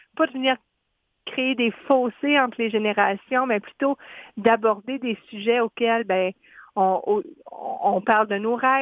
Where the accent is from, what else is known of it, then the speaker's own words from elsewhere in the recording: Quebec, Canada; En fait, je suis native de la Gaspésie